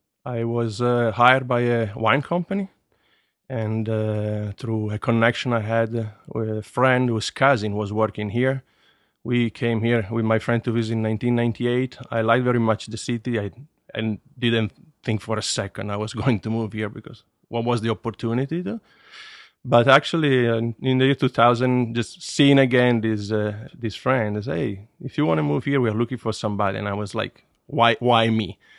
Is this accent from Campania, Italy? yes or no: no; Turin, Piedmont, Italy; Yes. I was born in Torino and soon moved just in the outskirts of the city because my father was put in charge of a factory that was opening to manage the staff. And so I grew up just outside of Torino, a few miles away.